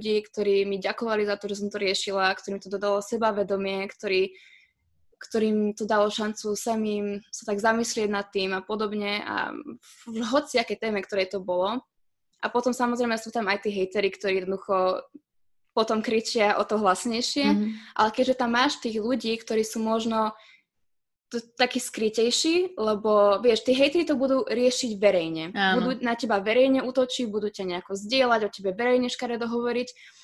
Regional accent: Trenčín, Trenčín Region, Slovakia; ja som rodená Trenčanka a my sme sa potom vlastne presťahovali naspäť do Trenčína. S tým, že sme v Soblahoď, taká dedinka pri Trenčíne, tak tam si naši kúpili pozemok a tam sme začali potom stávať dom, ale bývali sme v Trenčíne ešte nejaký čas

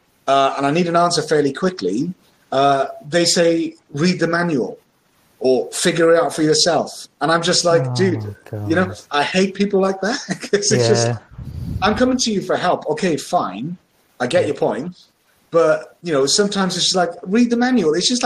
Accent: Berlin, Germany; also born or lived in Swansea, United Kingdom; now in United Kingdom; I was born in Swansea. And that's about it. As I lived in Germany for a while, I went to Berlin. I lived in Berlin and I went to school over there for 8 years when I was a kid. And I've been back in Britain since 1994.

